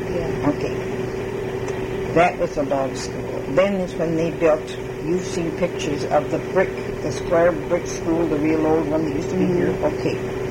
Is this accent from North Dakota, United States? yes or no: yes; Fargo, North Dakota, United States; born there; Like I said, I was born in Fargo, North Dakota